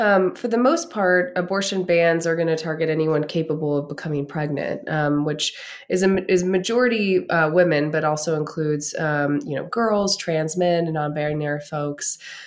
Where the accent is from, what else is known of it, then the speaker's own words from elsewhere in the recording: Pennsylvania, United States; has also happened in my home state, Pennsylvania